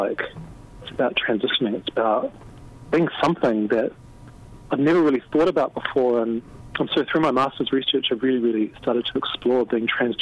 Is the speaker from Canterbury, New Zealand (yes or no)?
yes; Christchurch, Canterbury, New Zealand; I grew up in Christchurch, which is one of the places in New Zealand, and it's in the South Island, where there was large groups of settlers from England that arrived and settled.